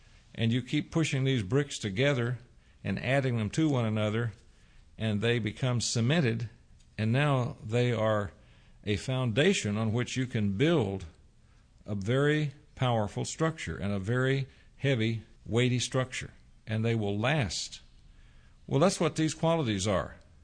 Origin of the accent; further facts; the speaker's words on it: Texas, United States; I grew up in East Texas where tornadoes are a way of life, but I don't remember this many tornadoes coming this often.